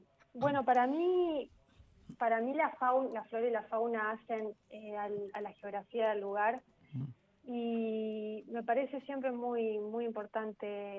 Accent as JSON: {"language": "Spanish", "region": "Entre Ríos", "country": "Argentina", "said": "en este caso yo soy de Entre Ríos, ¿no?"}